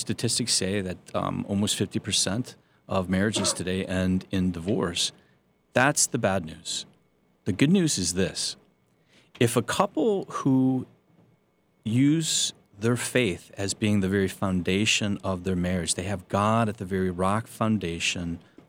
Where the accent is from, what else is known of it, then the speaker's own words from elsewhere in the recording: Flint, Michigan, United States; I was raised in a Catholic family. I grew up in Flint, Michigan. That's where they had all the lead in the water